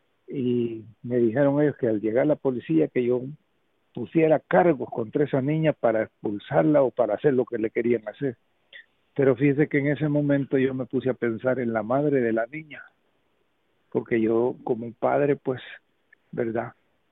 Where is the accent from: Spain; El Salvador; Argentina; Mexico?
El Salvador; me la llevé para mi país. Yo soy de El Salvador.